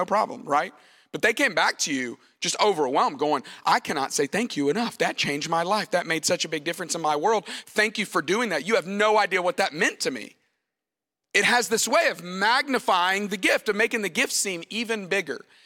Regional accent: Tuscaloosa, Alabama, United States; I grew up in Tuscaloosa, Alabama, and so these people are wild about their football as well.

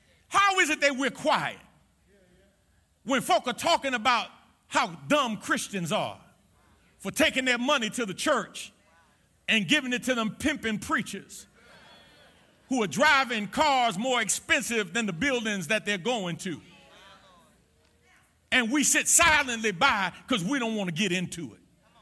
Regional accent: New York City, New York, United States; I grew up in the Jacob Riis Housing Projects. Y'all know where it is, 465 East 10th Street, apartment 13H, New York, New York.

